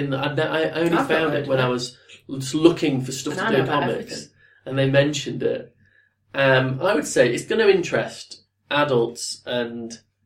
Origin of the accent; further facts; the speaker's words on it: South Africa; It's like, where do you live? Oh, I'm from South Africa.